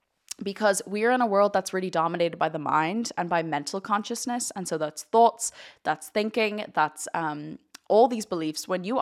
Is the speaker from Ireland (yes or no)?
yes; Ireland; And growing up in Irish culture, Ireland have this quite stigmatic approach to people.